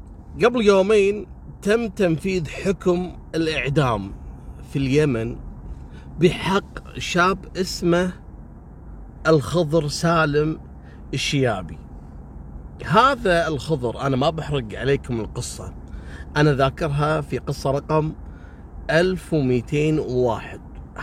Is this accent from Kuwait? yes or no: yes; Kuwait; عندنا في الكويت